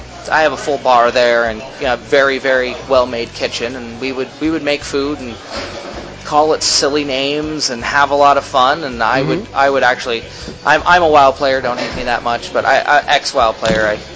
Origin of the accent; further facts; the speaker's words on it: Midwest, United States; but then again, I'm from the Midwest